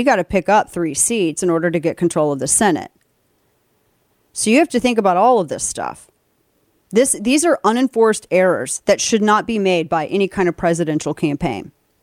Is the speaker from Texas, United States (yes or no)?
no; Missouri, United States; Like in Missouri, my home state of Missouri, I liked Schmidt.